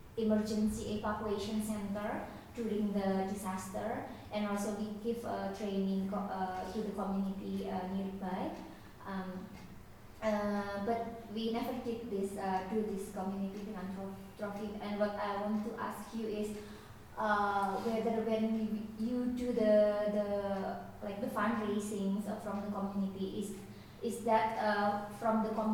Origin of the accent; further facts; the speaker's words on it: Indonesia; English is a second language; I'm from Indonesia.